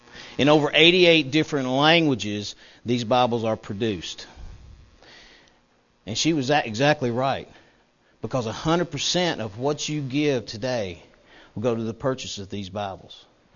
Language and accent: English; Campbellsville, Kentucky, United States; and I am from Campbellsville, and I'm a layperson.